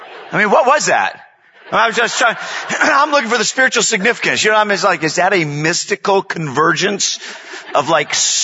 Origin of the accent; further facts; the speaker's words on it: Atlanta, Georgia, United States; Well, hello … from Atlanta.